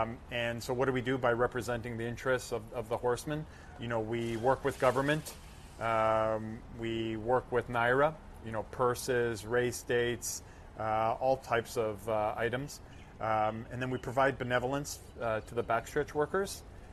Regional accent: Toronto, Ontario, Canada; So I grew up in Toronto, a fan of racing

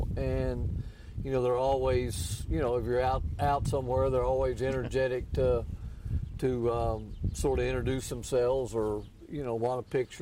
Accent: Lexington, Kentucky, United States; Well, my family wasn't involved in it at all, but we were from, you know, I grew up in Lexington, Kentucky.

